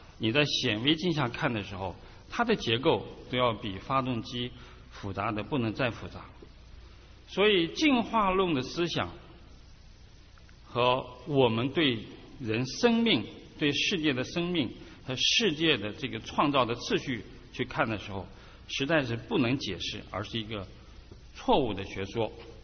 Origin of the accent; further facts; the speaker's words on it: Haikou, Hainan, China; 我是来自中国的海南岛啊，海口，在那个地方，他的衣服我们不需要穿这么厚，穿个背心都已经很热啊